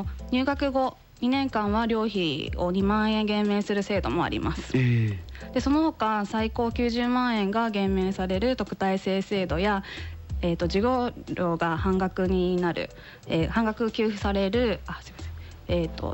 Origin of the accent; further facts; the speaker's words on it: Tokyo, Japan; はい、私東京出身なんですけど平打ちが得意料理になりました。